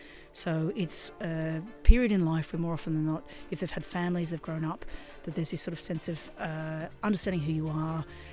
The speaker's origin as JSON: {"language": "English", "town": "Sydney", "region": "New South Wales", "country": "Australia", "also_born_or_lived": "London", "lives_now": "Ibiza, Spain", "said": "And I'd come from London, although I'm from Sydney, Australia."}